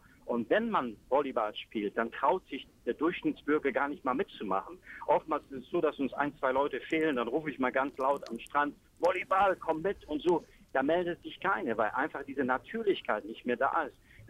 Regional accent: East Germany, Germany; Ich bin, wie gesagt, im Osten groß geworden

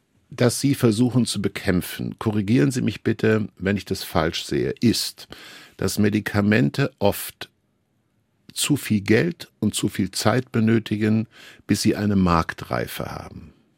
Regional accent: Northern Germany, Germany; was ich als Norddeutscher natürlich gerne höre

